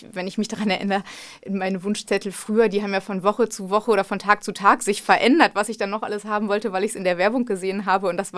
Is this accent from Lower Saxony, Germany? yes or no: yes; Lower Saxony, Germany; ich komme aus der Region, meine Familie auch